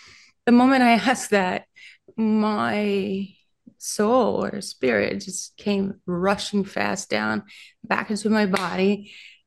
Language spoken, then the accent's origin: English; Brazil; I grew up in Brazil, and I had relatives who were mediums, transchannelers